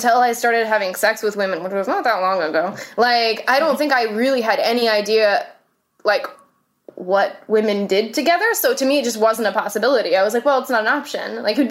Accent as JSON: {"language": "English", "region": "New Jersey", "country": "United States", "tie": "born there", "said": "So that's the only reason I was born in New Jersey. Like, we weren't living there or anything."}